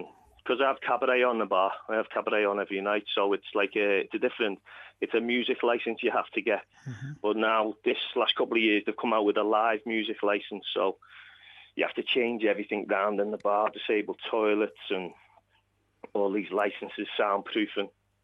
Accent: Anfield, North West England, United Kingdom; I'm originally from Anfield, and then we moved then to Lee Park, Netherley, and now it's Halewood. When I go back, I stay with my mum in Halewood.

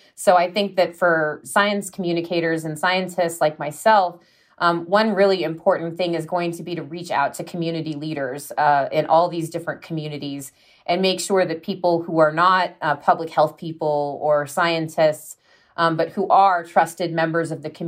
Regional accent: United States; And unfortunately, some of this is the fault, really, of my home country, the U.S.

